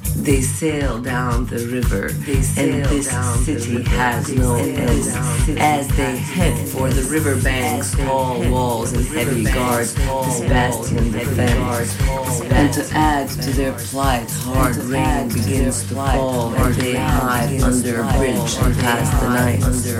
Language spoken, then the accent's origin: Bosnian; Sarajevo, Federation of Bosnia and Herzegovina, Bosnia & Herzegovina; rodom sam iz Sarajeva, gdje i trenutno živim. Zapravo živim između New Orleans i Sarajeva i Zagreba. Nosim hrvatski pasoš, sticajem okolnosti.